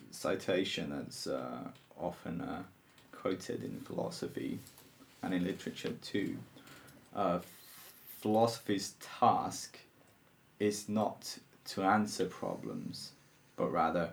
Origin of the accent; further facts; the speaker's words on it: Finland; So let's take me. I'm from Finland. There's around 5 million people.